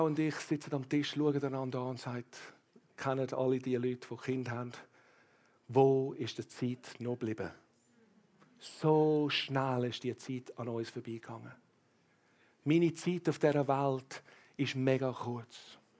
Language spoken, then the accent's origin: German; Ireland; now in Switzerland; ich bin ein Ausländer in der Schweiz. Meine Mutter ist Schweizerin, mein Vater ist Irländer, aber ich bin in Irland aufgewachsen.